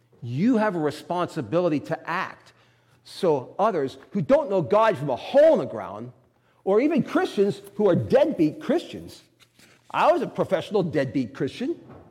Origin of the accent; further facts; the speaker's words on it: Pittsburgh, Pennsylvania, United States; We talked about the Steelers. Steelers. I'm from Pittsburgh.